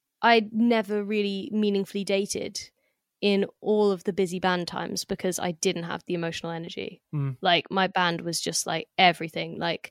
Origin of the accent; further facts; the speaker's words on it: London, United Kingdom; And honestly, as a Londoner, like I realized I couldn't walk anywhere with headphones in anymore